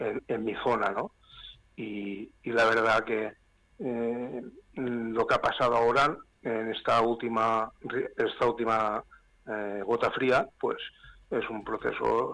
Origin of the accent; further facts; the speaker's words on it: Alberic, Valencian Community, Spain; yo soy de Alberic, que es un pueblo que está situado en la Ribera Alta, a orillas del río Júcar